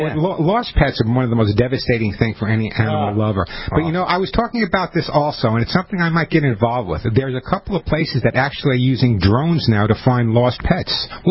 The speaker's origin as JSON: {"language": "English", "town": "Long Island", "region": "New York", "country": "United States", "tie": "born or raised there", "said": "I love fireworks. I grew up on Long Island. There were fireworks every weekend."}